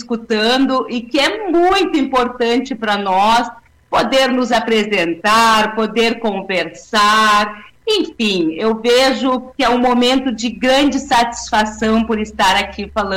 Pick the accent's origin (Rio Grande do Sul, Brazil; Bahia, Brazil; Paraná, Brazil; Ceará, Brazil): Rio Grande do Sul, Brazil; Novo Hamburgo; Eu nasci em Novo Hamburgo e morei em Novo Hamburgo até 1994.